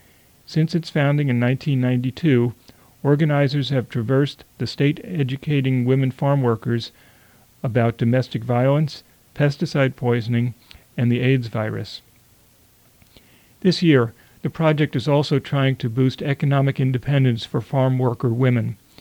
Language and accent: English; Mexico; English is a second language; moved away; Growing up in Mexico